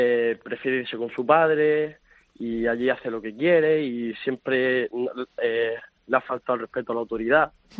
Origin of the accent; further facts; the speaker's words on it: Granada, Andalusia, Spain; now in Málaga, Spain; yo vivo en Málaga, pero mi familia es de Granada, somos de Granada.